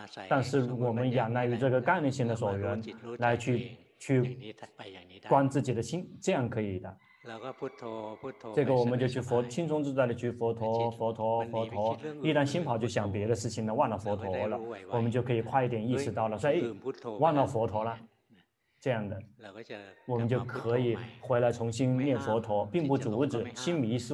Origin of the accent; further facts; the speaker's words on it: Thailand; Chinese is a second language; 但是我们泰国人这个用词用错了